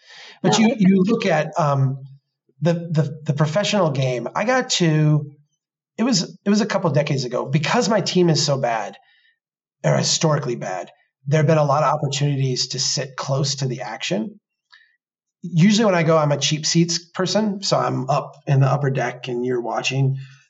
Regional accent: Minnesota, United States; I'm from Minnesota. I remember when we got our basketball team when I was a young kid.

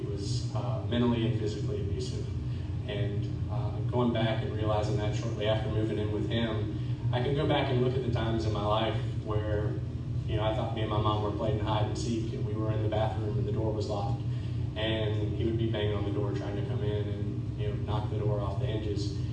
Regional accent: Florida, United States; also born or lived in St. Petersburg, Florida; And I grew up in Wakulla County, and we have someone here from my hometown

